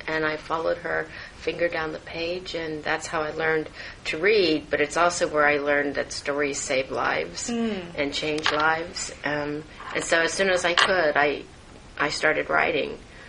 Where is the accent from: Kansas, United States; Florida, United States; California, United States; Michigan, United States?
Florida, United States; I grew up in Florida.